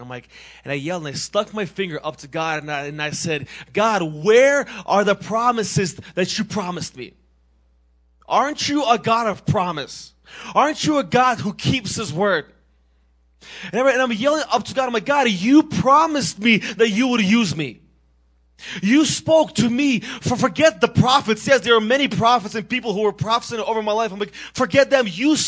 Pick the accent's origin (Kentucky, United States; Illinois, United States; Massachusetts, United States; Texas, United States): Massachusetts, United States; Again, like Johnny said, I'm from Massachusetts.